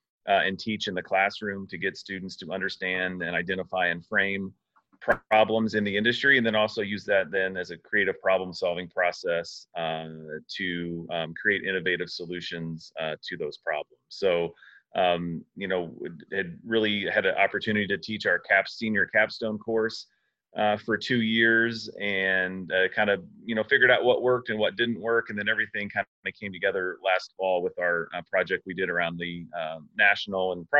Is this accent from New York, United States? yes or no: no; Plainfield, Indiana, United States; I grew up on the west side of Indianapolis in Plainfield, Indiana.